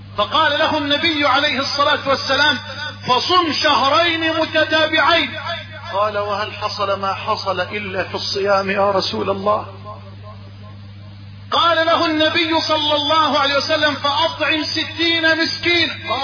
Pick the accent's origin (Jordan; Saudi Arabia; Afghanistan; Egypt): Egypt